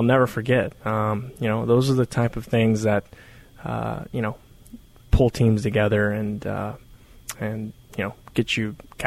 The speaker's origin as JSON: {"language": "English", "town": "Carlsbad", "region": "New Mexico", "country": "United States", "tie": "born or raised there", "said": "I got a key to the city in Carlsbad, where I'm my hometown"}